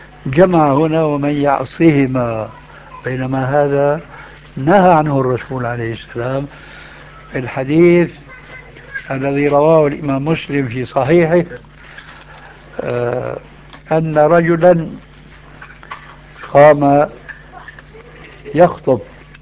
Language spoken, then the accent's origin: Arabic; Syria; عندنا في سوريا